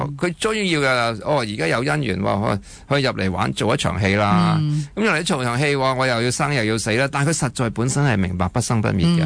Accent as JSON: {"language": "Cantonese", "country": "China", "said": "成日我哋中国人讲话金木水火土。"}